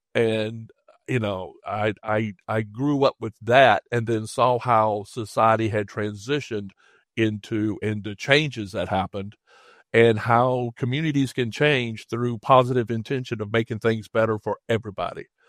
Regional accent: Prosperity, South Carolina, United States; Yes. I grew up on a farm in outside of a little town called Prosperity, South Carolina. And I grew up with a very strong sense of place.

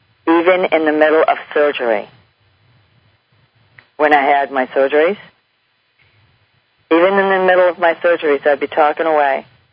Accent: Boston, Massachusetts, United States; also born or lived in California; because I am from Boston, Massachusetts, okay?

